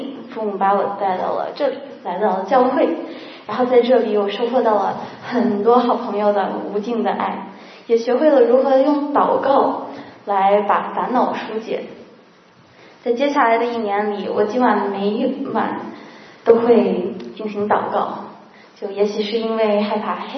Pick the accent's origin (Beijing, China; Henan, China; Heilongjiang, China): Beijing, China; 童年时期我生活在北京